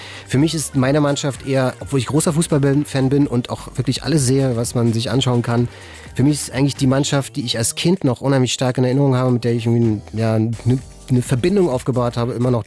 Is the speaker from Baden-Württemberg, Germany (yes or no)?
no; Berlin, Germany; Also wir sind ja, wenn wir in Berlin aufgewachsen sind, wir waren so dermaßen orientiert in den Westen.